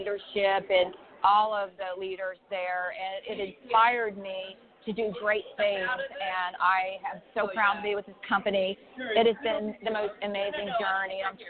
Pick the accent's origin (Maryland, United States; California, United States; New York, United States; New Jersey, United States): New Jersey, United States; I'm from New Jersey.